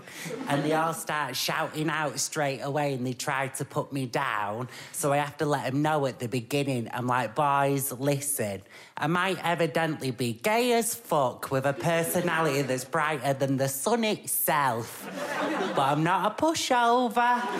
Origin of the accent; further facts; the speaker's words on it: Manchester, North West England, United Kingdom; I'm from Manchester. So normally my gigs are in the northwest of England